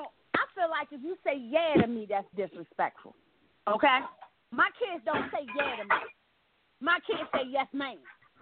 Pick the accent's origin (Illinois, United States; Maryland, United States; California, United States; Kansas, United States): Maryland, United States; Baltimore; everybody said I was too hard on mine because I'm from Baltimore